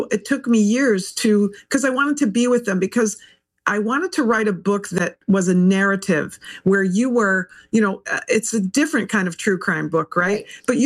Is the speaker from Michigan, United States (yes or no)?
yes; Detroit, Michigan, United States; This is important to me because I was born in Detroit. Detroit's my hometown.